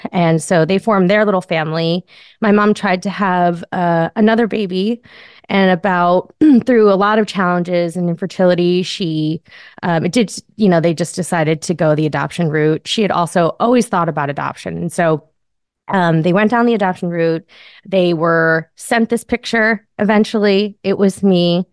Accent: Long Island, New York, United States; I grew up in New York on Long Island. My dad is Italian and Russian. And my dad, Polish. And my mom is Irish and English.

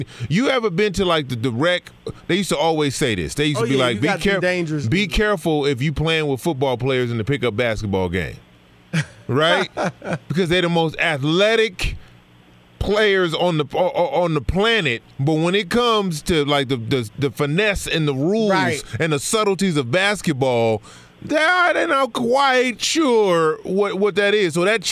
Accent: Sacramento, California, United States; I grew up in the Bay, up in Northern California, up in Sacramento, right?

